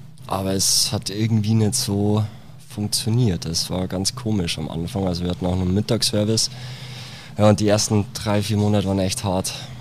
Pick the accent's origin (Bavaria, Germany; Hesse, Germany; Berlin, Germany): Bavaria, Germany; Schrobenhausen; mein Traum war tatsächlich ein kleines Restaurant in meiner Heimatstadt Schrobenhausen.